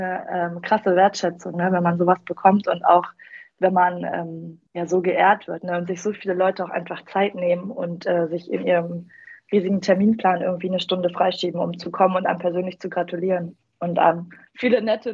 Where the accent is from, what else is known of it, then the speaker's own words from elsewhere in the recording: Ludwigsfelde, Brandenburg, Germany; bin jetzt 27 Jahre alt, bin Auszubildende im dritten Lehrjahr Anlagenmechanikerin. Ich komme aus der Nähe von Berlin, aus dem schönen Land Brandenburg, genau Ludwigsfelde.